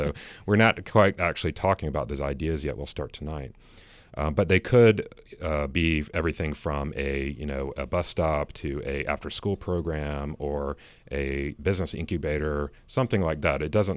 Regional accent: Chamblee, Georgia, United States; I grew up in Chambly.

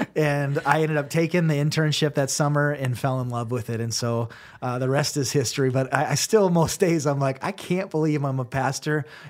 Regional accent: South Dakota, United States; My extended family is all Catholic, so I grew up in the church, born and raised in South Dakota, and yet really struggled with church, God, faith, all of it.

